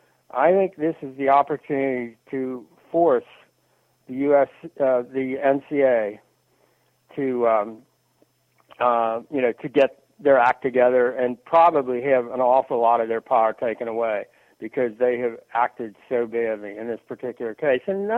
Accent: Cincinnati, Ohio, United States; And, I grew up in Cincinnati

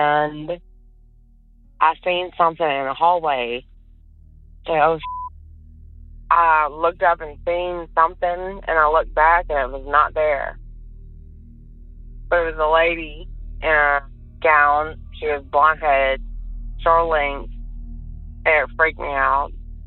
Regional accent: Elm Grove, Louisiana, United States; I grew up in Elm Grove, Louisiana, and we had this trailer that was, you know, the best we could have.

